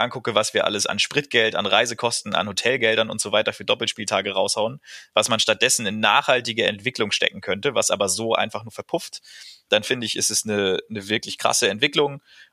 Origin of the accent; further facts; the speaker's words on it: Kiel, Schleswig-Holstein, Germany; aber ich komme ja aus Kiel